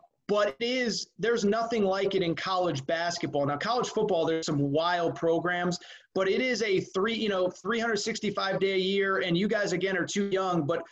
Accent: Connecticut, United States; I told you guys a minute ago, but I grew up in Connecticut, and, you know, I can't describe how big Jim Calhoun was when I was a kid in Connecticut.

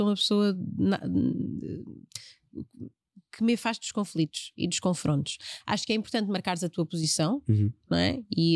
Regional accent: Portugal; Nós somos um bocadinho mais claras, crescemos aqui com o sotaque daqui, falamos como um português, como a expectativa que as pessoas têm que um português fale.

